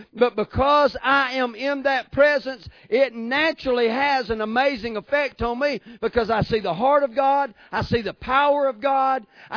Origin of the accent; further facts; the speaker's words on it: the South, United States; They'd be like, where are you from? You're from the South, aren't you? I'm like, yeah, we may be ignorant hillbillies, but we have some manners about us.